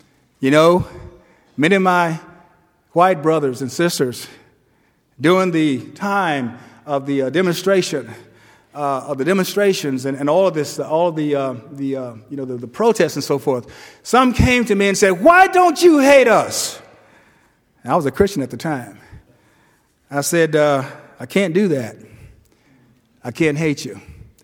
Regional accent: Los Angeles, California, United States; I grew up in Watts in Los Angeles, and I graduated from high school in 1965

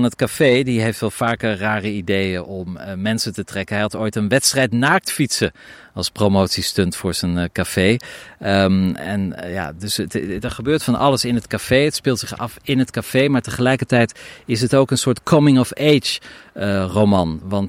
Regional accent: Zeeland, Netherlands; born there; want het grenst aan mijn geboorteland, Zeeland.

